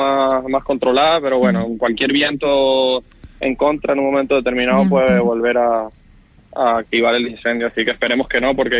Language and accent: Spanish; Canary Islands, Spain; hispano-venezolano, canario, llevo toda la vida en Canarias. Realmente yo no nací en Canarias, pero me considero totalmente canario porque llevo, pues eso, casi toda la vida y todas mis amistades son de Canarias, toda mi gente con la que he crecido es de Canarias